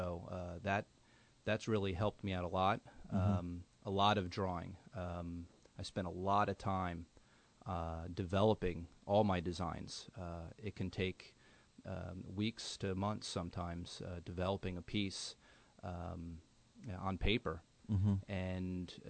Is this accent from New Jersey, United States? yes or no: yes; Branchburg, New Jersey, United States; born and raised in Branchburg, New Jersey, currently reside in Hunterdon County